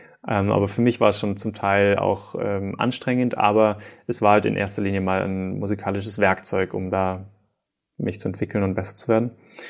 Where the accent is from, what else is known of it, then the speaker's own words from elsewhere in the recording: Stuttgart, Baden-Württemberg, Germany; moved away as an adult; now in Norway; Ursprünglich bin ich aufgewachsen in Stuttgart. Da habe ich auch gelebt, bis ich 18, 19 war.